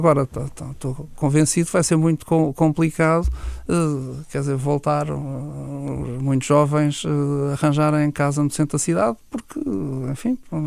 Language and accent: Portuguese; Lisbon, Portugal; Eu sou suspeito, sou lisboeta.